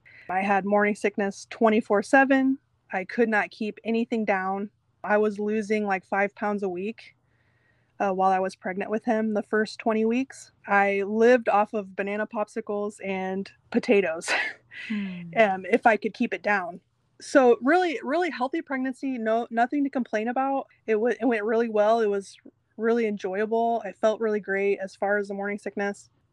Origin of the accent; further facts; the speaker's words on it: Illinois, United States; now in West Lafayette, United States; I am over in the West Lafayette, Indiana area, but I'm from Illinois.